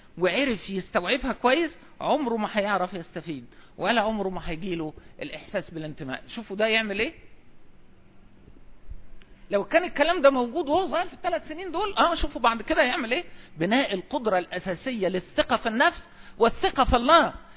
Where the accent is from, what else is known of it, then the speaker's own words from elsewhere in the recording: Asyut, Asyut Governorate, Egypt; أنا رجل صعيدي يعني أصلا من أسيوط يعني